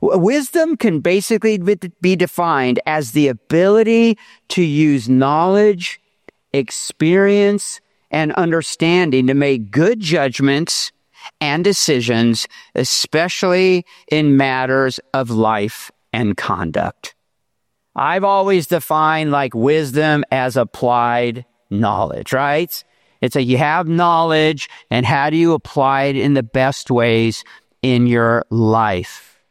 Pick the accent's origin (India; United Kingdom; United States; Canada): United States; California; So I'm from Southern California, by the way. If you didn't know, I live in Temecula